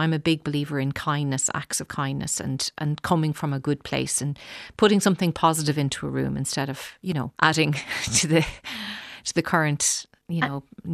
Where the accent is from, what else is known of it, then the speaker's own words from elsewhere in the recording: Dundalk, Leinster, Ireland; Leopold's from Dundalk, my hometown.